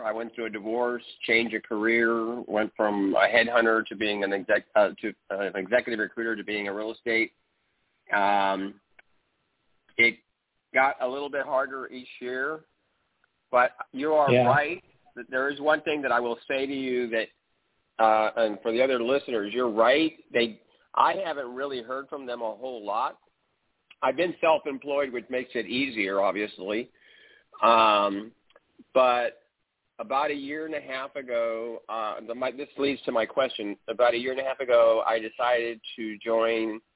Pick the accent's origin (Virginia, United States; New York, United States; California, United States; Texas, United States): California, United States; I'm from California.